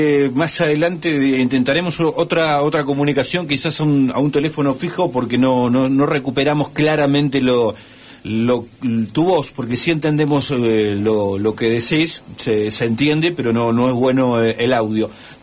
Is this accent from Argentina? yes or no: yes; Comodoro Rivadavia, Chubut, Argentina; sabiendo que somos de Comodoro Rivadavia.